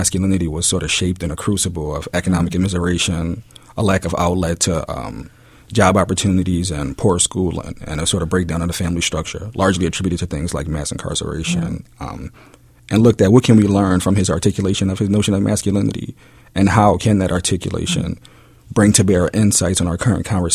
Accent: Philadelphia, Pennsylvania, United States; So although I grew up in North Philadelphia, born and raised, I attended school in the Roxborough section of the city at Shelby Elementary.

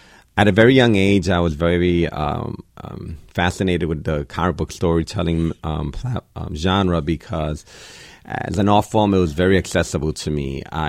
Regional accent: New York City, New York, United States; also born or lived in Puerto Rico / Reading, Pennsylvania; growing up in New York City, living in Puerto Rico, living in Reading, Pennsylvania

